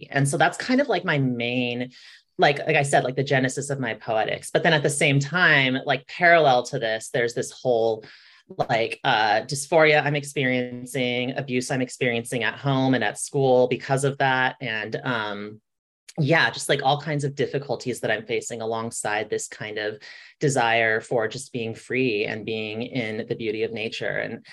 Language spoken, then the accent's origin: English; San Bernardino, California, United States; I spent a lot of time in this region. I grew up in San Bernardino and there wasn't a whole lot to do.